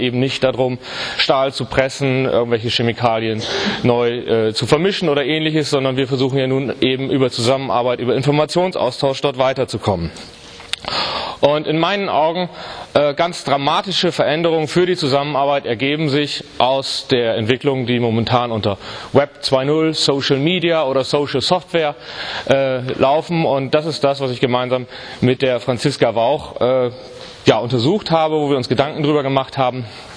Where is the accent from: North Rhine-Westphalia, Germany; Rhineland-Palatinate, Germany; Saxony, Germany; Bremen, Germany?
Bremen, Germany; born there; gebürtig, das hören Sie auch an meiner Sprache, zumindest wenn Sie aus Süddeutschland kämen, würden Sie es hören, gebürtig komme ich von gar nicht so weit weg her. Ich bin nämlich gebürtiger Bremer, von daher auch durchaus ein Nordlicht.